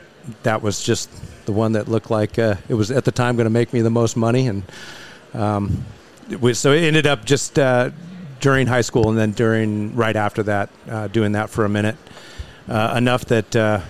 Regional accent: California, United States; Scott Valley is the valley that we grew up in, but okay. It's Northern California.

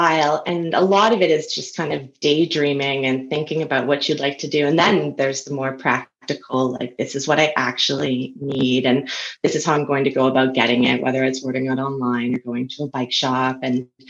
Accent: Surrey, British Columbia, Canada; also born or lived in Vancouver; I was born in Vancouver, BC, and I grew up in Surrey.

